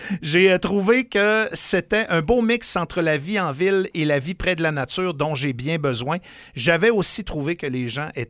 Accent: Quebec, Canada; now in Ottawa, Canada; J'ai grandi sur la Rive-Sud, étudié, fait mes études et mes parties à Québec. Depuis plusieurs années, je suis à Ottawa, mais j'ai toujours un pincement au cœur quand je reviens à Québec. Je compte d'ailleurs revenir pour ma retraite. Je n'ai jamais décroché de Québec.

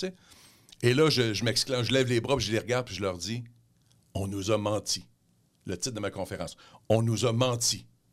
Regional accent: Quebec, Canada; accent: Québécois; j'avais pas changé grand-chose de mon accent québécois.

